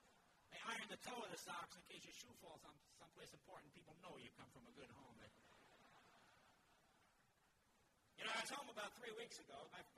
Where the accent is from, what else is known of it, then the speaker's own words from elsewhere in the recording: New England, United States; now in California, United States; See, I come from New England. We have the old round kind of moms up there.